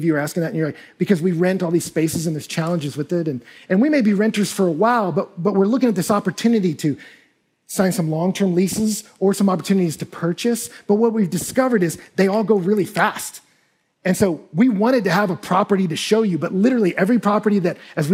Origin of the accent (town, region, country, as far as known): Texas, United States